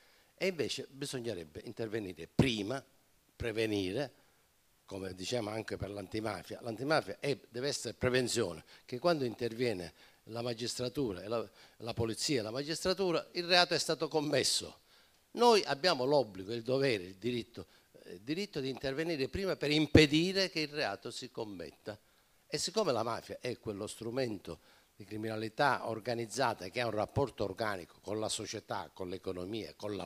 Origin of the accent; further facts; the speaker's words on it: Casteldaccia, Sicily, Italy; A Casteldaccia, che è il mio paese